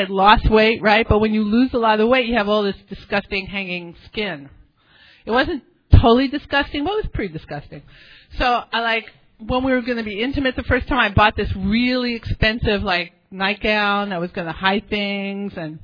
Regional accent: New York City, New York, United States; it makes you strong growing up in New York City, you know, if you make it through

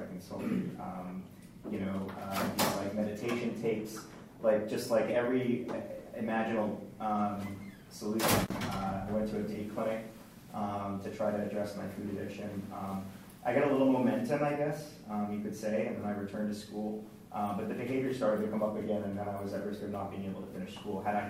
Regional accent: Boston, Massachusetts, United States; I'm from Boston, so I'm not sure if they have those similar groups

